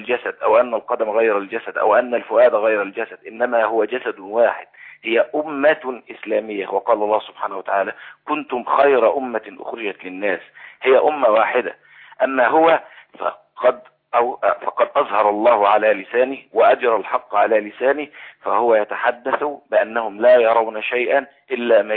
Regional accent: Egypt; now in Kuwait; أنا مصري آه.

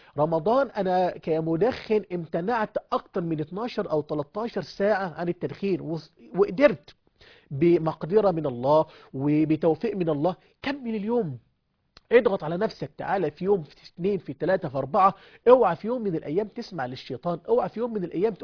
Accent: Egypt; احنا كمصريين

